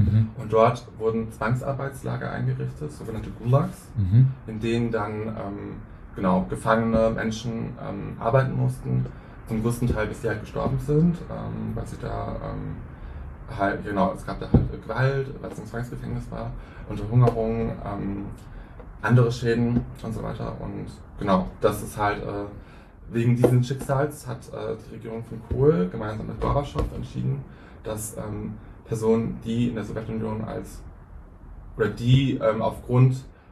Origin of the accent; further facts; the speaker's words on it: Hünsborn, North Rhine-Westphalia, Germany; wenn du meine Heimat Hünsborn ansprichst